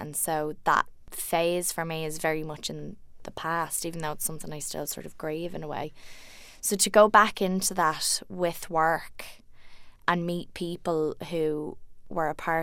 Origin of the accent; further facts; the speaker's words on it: Leinster, Ireland; My family live in Dublin now, but I grew up in County Carlow, which is one county over from Wexford.